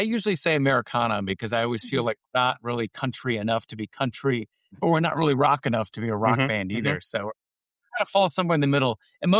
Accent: Birmingham, Michigan, United States; I grew up in Southeast Michigan and in Birmingham.

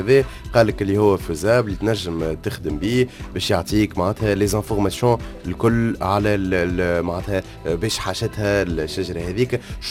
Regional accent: Tunisia; طبعا الفلاحه الكل اللي عندنا في تونس

